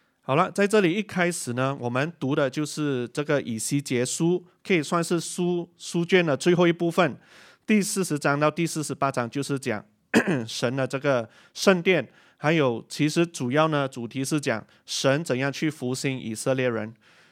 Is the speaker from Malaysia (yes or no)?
yes; Malaysia; now in Cardiff, United Kingdom; 我从马来西亚来，然后我是在2019年的九月服侍到现在，那么就有一年多的时间了。